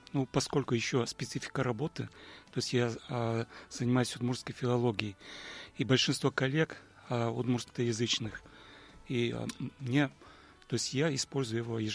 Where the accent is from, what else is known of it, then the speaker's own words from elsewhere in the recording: Udmurtia, Russia; Да, из Глазовского района.